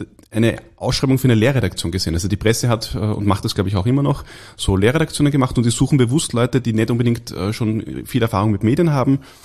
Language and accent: German; Linz, Upper Austria, Austria; Ich bin ursprünglich Linzer, das heißt, ich bin eigentlich mit der Voestalpine auf groß geworden.